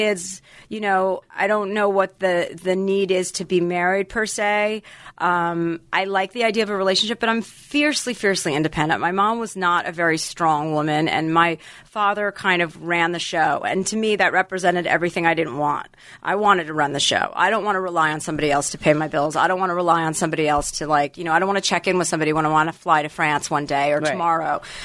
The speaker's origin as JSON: {"language": "English", "town": "Livingston", "region": "New Jersey", "country": "United States", "tie": "born or raised there", "said": "In Livingston, New Jersey."}